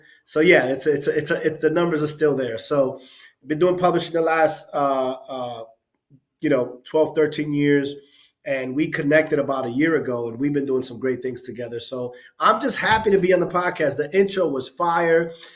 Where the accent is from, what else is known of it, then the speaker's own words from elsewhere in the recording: New York, United States; So, you know, I grew up in New York, born and raised. Parents came from Puerto Rico, part Italian too, so we migrated there.